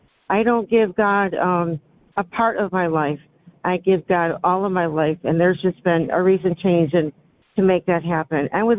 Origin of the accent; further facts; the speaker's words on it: Syracuse, New York, United States; from Syracuse, New York.